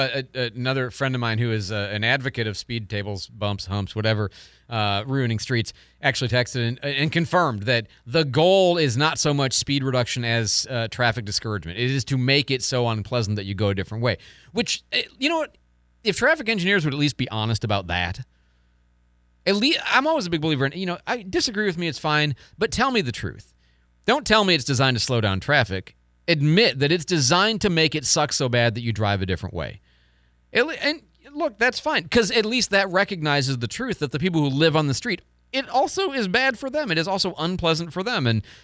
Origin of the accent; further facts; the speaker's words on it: Illinois, United States; okay, I'm from Illinois.